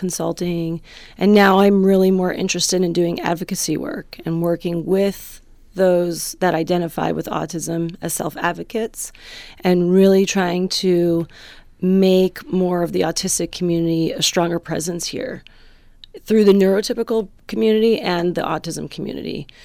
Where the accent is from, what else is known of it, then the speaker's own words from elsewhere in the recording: New York City, New York, United States; I moved from New York. I am a New Yorker, true and true.